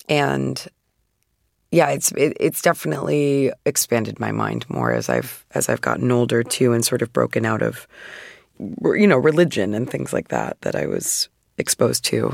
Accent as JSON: {"language": "English", "town": "Phoenix", "region": "Arizona", "country": "United States"}